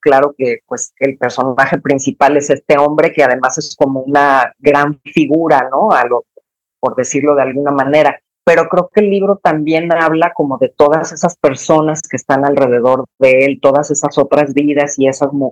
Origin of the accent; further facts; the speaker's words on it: Mazatlán, Sinaloa, Mexico; now in Guadalajara, Mexico; Yo soy de Mazatlán, como sabes, aunque llevo ya muchos años viviendo en Guadalajara